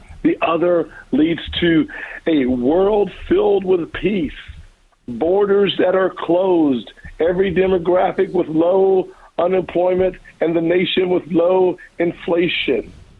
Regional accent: Deep South, United States; As a poor kid growing up in the Deep South, black kid, single mom

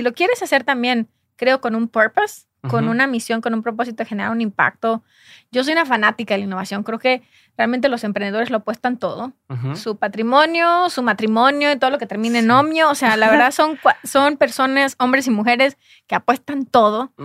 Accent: Jalisco, Mexico; yo soy de Jalisco, ¿no?

